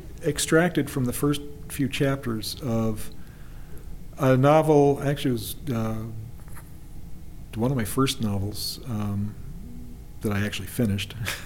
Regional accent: Canada; from the couple of cuts from 4,000 as a Canadian astronaut candidate.

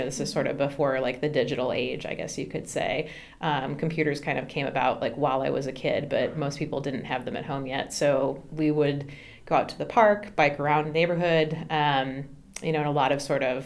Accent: Eagan, Minnesota, United States; also born or lived in St. Paul; I was born in St. Paul, Minnesota, and grew up in a suburb of St. Paul called Eagan, E-A-G-A-N.

